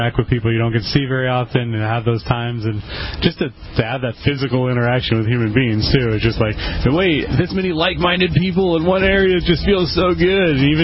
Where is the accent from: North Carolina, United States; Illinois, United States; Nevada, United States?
Nevada, United States; I mean, I'm from Nevada